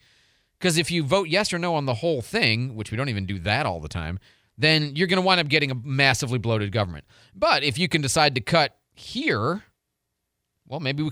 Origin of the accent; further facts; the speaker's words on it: Chicago, Illinois, United States; I'm from Chicago.